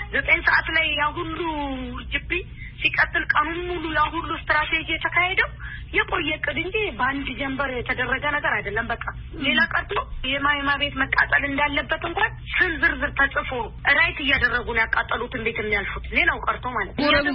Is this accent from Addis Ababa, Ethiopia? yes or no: no; Dera, Oromia, Ethiopia; ተወልጄ ያደኩት እዛው ነው።